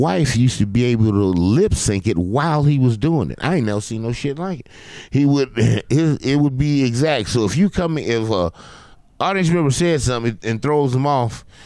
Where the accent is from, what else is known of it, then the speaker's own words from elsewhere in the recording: Arkansas, United States; I'm from South Arkansas, so I get it.